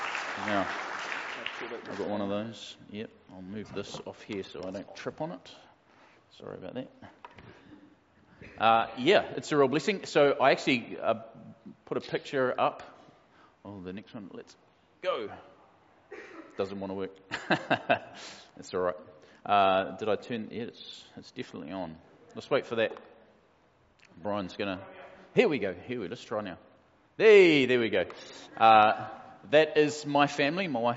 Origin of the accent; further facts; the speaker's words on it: Auckland, New Zealand; So I was born and raised in West Auckland.